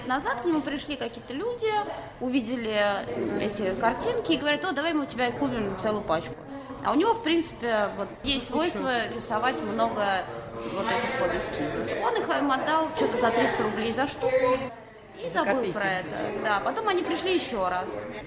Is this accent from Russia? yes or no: yes; Russia; я журналист из России